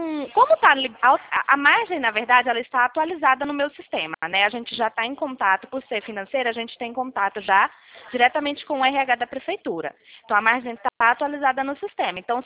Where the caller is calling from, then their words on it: Nova Odessa, São Paulo, Brazil; Eu tô falando de São Paulo, na verdade interior, né, de Nova Odessa.